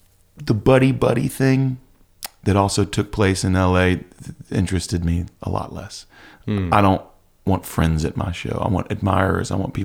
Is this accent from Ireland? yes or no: no; North Carolina, United States; I'm from North